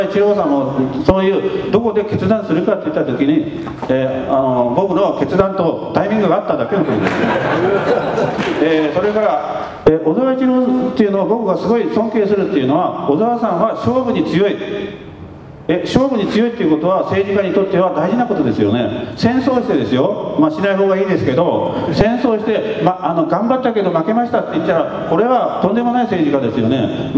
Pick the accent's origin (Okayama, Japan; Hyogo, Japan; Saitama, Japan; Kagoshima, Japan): Kagoshima, Japan; 僕は鹿児島ですけど、鹿児島なんですよ。鹿児島にはね、あの子供の頃に